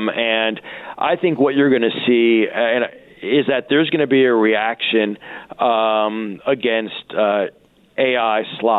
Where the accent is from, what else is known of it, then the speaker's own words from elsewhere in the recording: New York, United States; when I grew up in New York, it was back in the Patrick Ewing era.